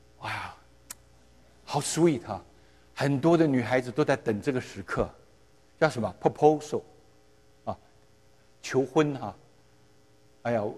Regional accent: China; 我们中国人说日死不渝

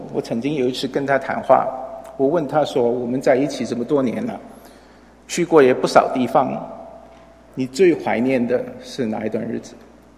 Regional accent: United States; 就知道我是美国来的，就问我为什么从美国跑过来

